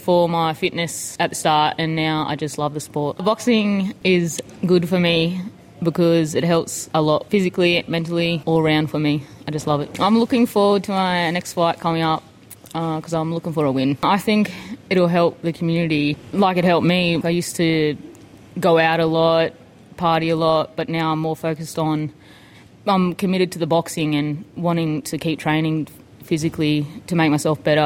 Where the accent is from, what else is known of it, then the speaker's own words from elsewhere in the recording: Batemans Bay, New South Wales, Australia; I'm from Batemans Bay.